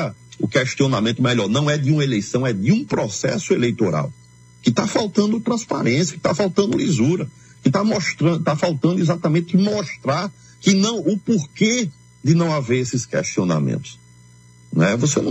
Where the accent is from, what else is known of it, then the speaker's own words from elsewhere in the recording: Brazil; Eu acho que a gente merece respeito como brasileiro de modo geral.